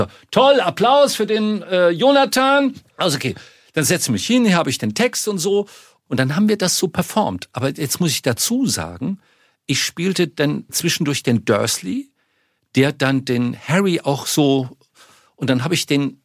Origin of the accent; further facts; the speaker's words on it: Munich, Bavaria, Germany; Und dann war ich dann endlich auch mal in München, meiner Heimatstadt